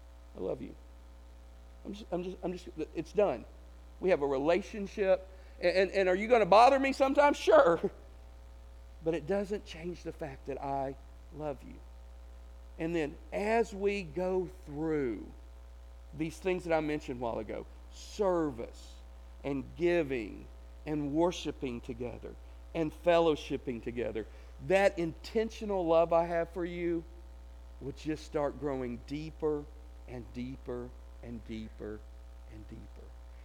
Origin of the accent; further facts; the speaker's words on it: Tennessee, United States; I'm from Tennessee, so not as much, but I'd been in Texas for 5 or 6 years, so I knew good Mexican food.